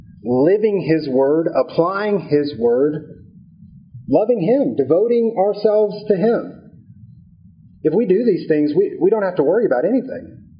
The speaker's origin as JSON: {"language": "English", "country": "United States", "said": "As an American, as a nation, we have taken on this title of brave."}